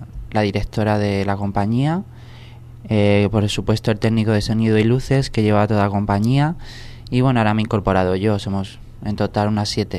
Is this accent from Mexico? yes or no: no; Spain; estoy deseando empezar a bailar, a estrenar y a ver España, a ver mi país, que es lo que quería.